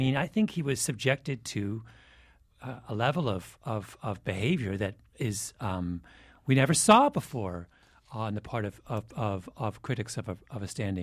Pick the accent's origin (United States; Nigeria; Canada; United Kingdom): Canada; As a Canadian and someone who grew up in the parliamentary system, I would not call that lack of decorum.